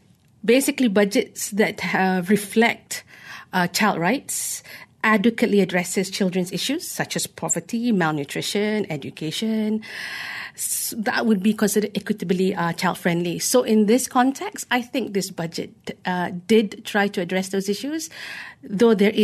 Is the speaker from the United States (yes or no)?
no; Malaysia; as a Malaysian